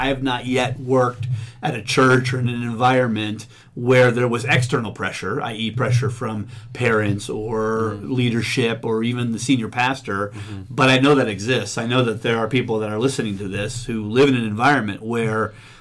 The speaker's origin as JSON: {"language": "English", "region": "Wisconsin", "country": "United States", "said": "I'm from Wisconsin, so it's pretty mild here"}